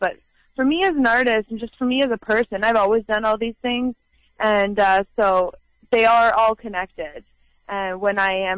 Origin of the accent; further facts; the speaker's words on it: Vancouver, British Columbia, Canada; Born and raised in Vancouver, yeah.